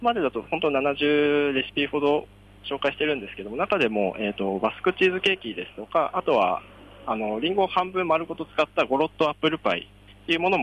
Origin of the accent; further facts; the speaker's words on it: Hokkaido, Japan; born there; 生まれは北海道でして、高校卒業後は、専門学校、大阪の専門学校に行き、その後フランスの方に1年弱ほど、留学をさせていただき、で日本に帰ってきた時